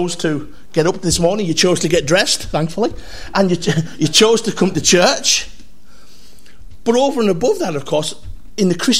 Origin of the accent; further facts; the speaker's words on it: North West England, United Kingdom; I was brought up in West Cumbria. I make no apologies for that. It's the cheapest place to live in the country, according to Zoopla.